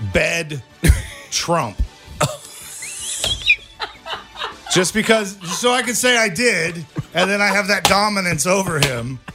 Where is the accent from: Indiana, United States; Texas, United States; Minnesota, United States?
Texas, United States; I grew up in Texas, but my grandmother and my grandfather lived in Coffeyville, Kansas on a farm.